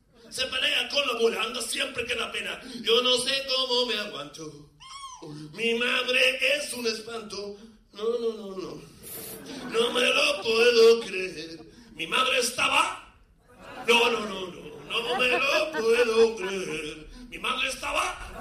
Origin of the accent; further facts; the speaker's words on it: Morocco; Yo soy gallego, ¿no? Bueno, no soy gallego, soy marroquí.